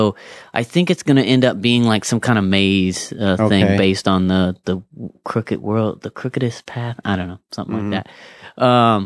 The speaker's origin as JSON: {"language": "English", "town": "Kingsburg", "region": "California", "country": "United States", "tie": "born or raised there", "said": "I didn't grow up in Fresno proper. I grew up in Kingsburg"}